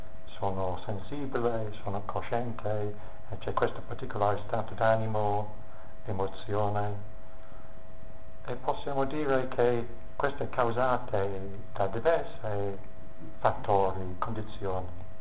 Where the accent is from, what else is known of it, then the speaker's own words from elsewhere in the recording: England, United Kingdom; Italian is a second language; Però essendo un inglese ben educato non potevo semplicemente buttarlo fuori come volevo.